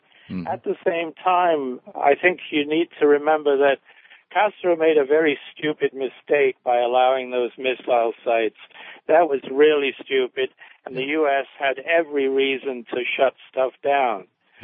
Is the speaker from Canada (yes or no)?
yes; Canada; I'm very proud to being a Canadian that we were recognized as having brokered a lot of this.